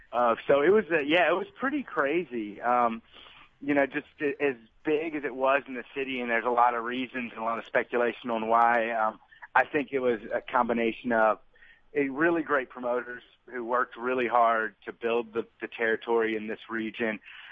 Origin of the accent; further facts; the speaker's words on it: Memphis, Tennessee, United States; just growing up in Memphis, I mean, it was such a culture, especially when I was a kid in the late 70s and early 80s.